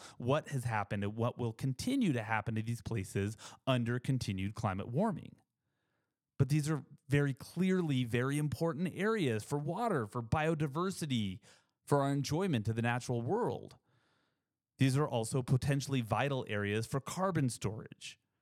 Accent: New Mexico, United States; you're like, I'm from New Mexico. And they're like, oh, you live in the desert.

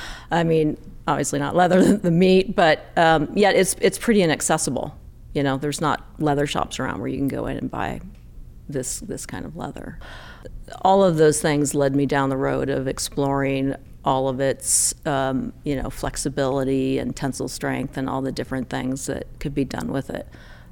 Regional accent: the West, United States; now in Livingston, United States; Well, I'm from the West. You know, the family ties are in Idaho, Wyoming, Colorado, Washington, not Montana, but now Montana.

